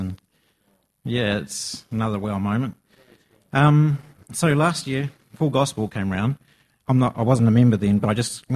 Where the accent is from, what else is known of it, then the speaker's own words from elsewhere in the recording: Invercargill, Southland, New Zealand; I come from Invercargill. I was born there 46 years ago.